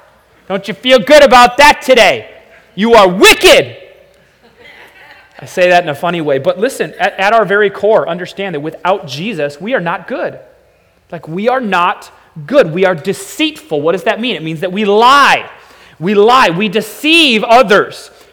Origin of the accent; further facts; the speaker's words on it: United States; I'm just an American.